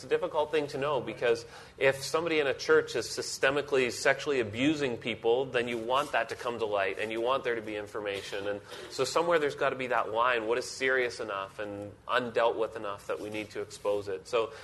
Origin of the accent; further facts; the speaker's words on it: Canada; I do that. So, as a Canadian.